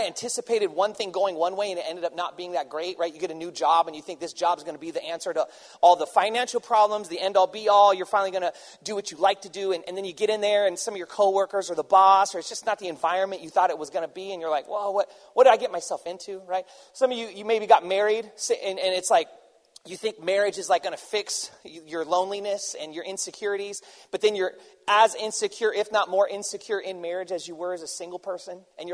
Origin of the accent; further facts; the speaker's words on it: Oakland, California, United States; I'm from Oakland. They heard of me.